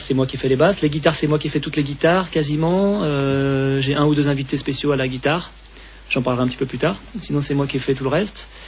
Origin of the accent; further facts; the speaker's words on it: Lyon, Auvergne-Rhône-Alpes, France; Quand on est lyonnais, qu'on fait une radio à Lyon.